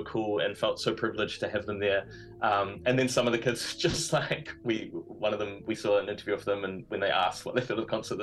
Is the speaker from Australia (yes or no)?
no; Christchurch, Canterbury, New Zealand; I grew up in Christchurch as well.